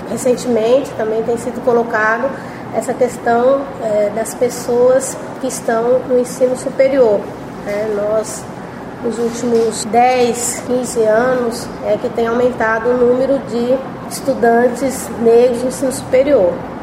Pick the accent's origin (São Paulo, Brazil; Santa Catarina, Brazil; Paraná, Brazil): Paraná, Brazil; born there; now in Paraíba, Brazil; sou nascida no Paraná, radicada na Paraíba há 25 anos